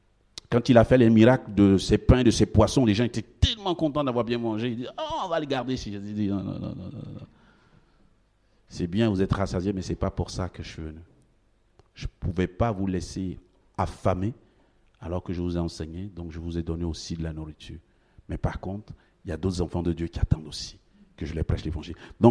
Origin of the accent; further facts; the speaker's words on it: Côte d’Ivoire; moved away; en Côte d'Ivoire, c'est mon pays d'origine, mes parents y vivent